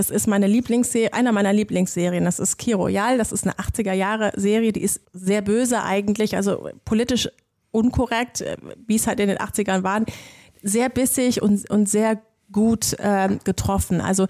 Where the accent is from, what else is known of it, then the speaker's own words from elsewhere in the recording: Wuppertal, North Rhine-Westphalia, Germany; also born or lived in Argentina / Bavaria; ich bin dann irgendwann mal in so einer sehr prägenden Zeit nach Wuppertal gekommen, ich glaube in der 4. Klasse und habe dann hier auch zum ersten Mal Freunde gehabt, die länger Freunde waren.